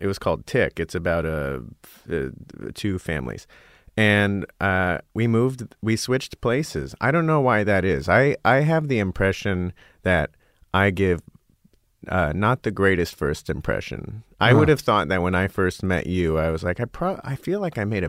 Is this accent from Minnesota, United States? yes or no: no; Scottsdale, Arizona, United States; I have a similar background to you. I'm a middle-class Jew from the desert.